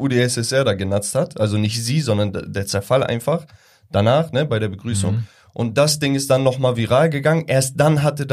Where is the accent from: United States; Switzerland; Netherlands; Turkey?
Turkey; ich gehe da nicht einfach hin und sage, ey, ich bin Türke